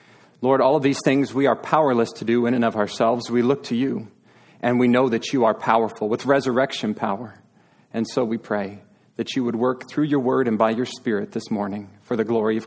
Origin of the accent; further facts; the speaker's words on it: Wyoming, United States; I thought, that's my hometown. I could almost see my house in the background. I thought, and there's just these beautiful mountains that stretch from horizon to horizon. And you think, why would anybody live in flat, hot Texas? And then I remember what December and January are like in Wyoming